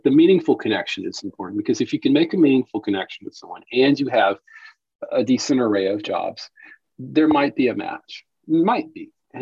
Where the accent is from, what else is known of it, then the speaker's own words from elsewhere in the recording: South Carolina, United States; now in San Francisco, United States; Originally from South Carolina.